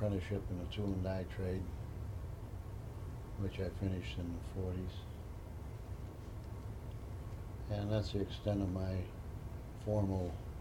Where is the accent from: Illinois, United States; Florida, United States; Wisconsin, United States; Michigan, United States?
Michigan, United States; Hamtramck; Well, I was born in Hamtramck Township at that time, November 28, 1913. Raised and educated.